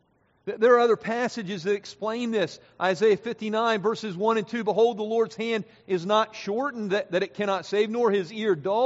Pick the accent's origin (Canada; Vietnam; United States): United States; Pennsylvania; Some of you may know that I grew up in Pennsylvania.